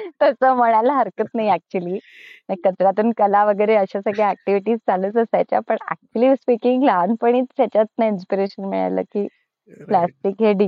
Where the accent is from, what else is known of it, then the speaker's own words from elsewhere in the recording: Dadra and Nagar Haveli and Daman and Diu, India; now in Pune, India; मी तेव्हा दादरा नगर हवेली म्हणून एक छोटस युनियन टेरिटरी आहे तिथे मी लहानाची मोठी झाले